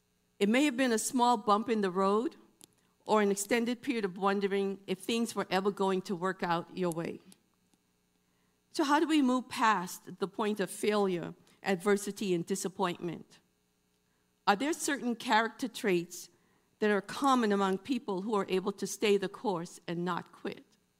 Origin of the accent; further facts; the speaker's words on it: Bahamas; now in United States; Growing up in the Bahamas, I was used to doing well in school. But after we moved to the United States and as I got older